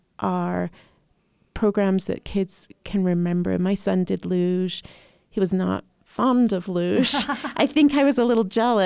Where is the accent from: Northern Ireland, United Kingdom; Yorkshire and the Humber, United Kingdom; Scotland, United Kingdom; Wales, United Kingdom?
Wales, United Kingdom; now in United States; so I grew up in Wales, which sometimes you can hear my accent, sometimes you can't.